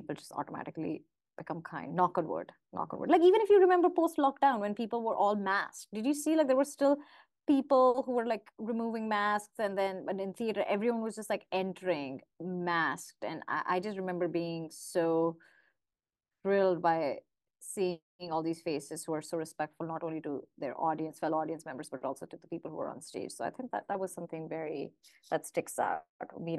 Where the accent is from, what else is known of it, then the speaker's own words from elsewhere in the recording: India; English is a second language; moved away as an adult; now in United States; They knew that I'm here straight from India.